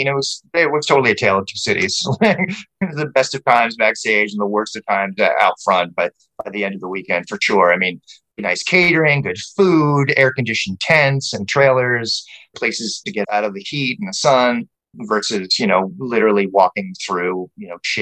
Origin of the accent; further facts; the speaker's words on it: New York, United States; but also just growing up in New York, you know, just hearing so many stories about the original